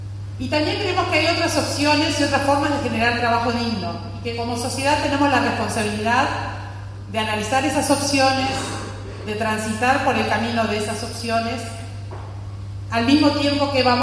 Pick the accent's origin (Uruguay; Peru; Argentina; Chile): Uruguay; esos derechos que hemos defendido como pueblo uruguayo a lo largo de nuestra historia